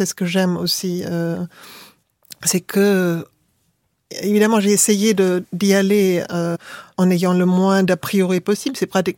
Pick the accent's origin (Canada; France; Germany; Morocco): Germany; French is a second language; en tant qu'Allemande, je suis habituée à être du mauvais côté de l'histoire